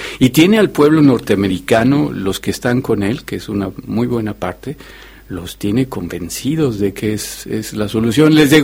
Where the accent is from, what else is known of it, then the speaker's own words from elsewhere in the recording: Mexico City, Mexico; soy originario de la Ciudad de México y nunca estuve más de 10 años, por decirte algo, en una ciudad.